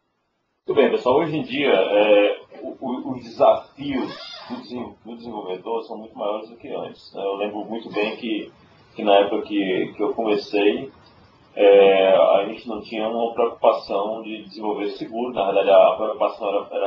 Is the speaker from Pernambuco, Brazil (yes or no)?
no; Fortaleza, Ceará, Brazil; now in Texas, United States; parece mais com a minha cidade natal, com Fortaleza